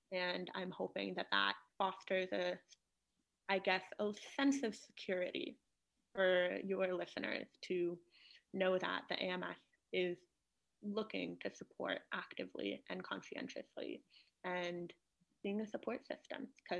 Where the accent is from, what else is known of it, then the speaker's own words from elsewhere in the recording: California, United States; not just in British Columbia, but within my home state of California.